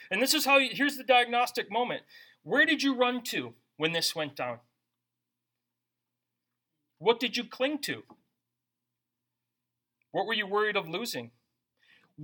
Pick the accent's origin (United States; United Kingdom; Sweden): United States; I'm an American.